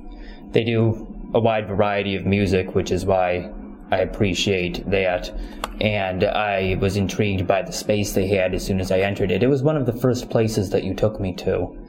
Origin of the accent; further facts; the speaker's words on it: Urbana-Champaign, Illinois, United States; now in Chicago, United States; It was the natural move from Urbana-Champaign, which is also my hometown.